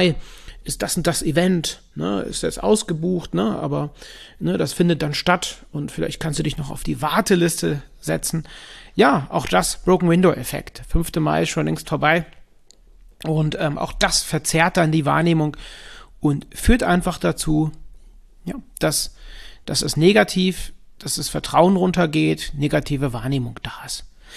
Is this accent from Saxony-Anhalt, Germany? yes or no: no; Cologne, North Rhine-Westphalia, Germany; studierter Psychologe aus Köln, ist zumindest meine Heimatstadt